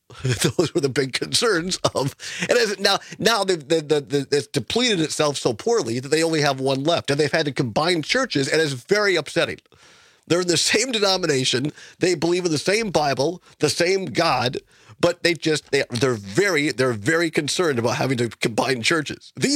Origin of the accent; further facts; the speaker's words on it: Richland Center, Wisconsin, United States; And I tell the story that I grew up in Richland Center with Andrew Hitt.